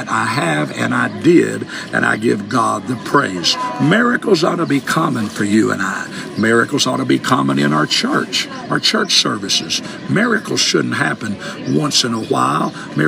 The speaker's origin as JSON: {"language": "English", "region": "Arkansas", "country": "United States", "said": "I'm just from Arkansas, and I struggled in school, had to have a private tutor."}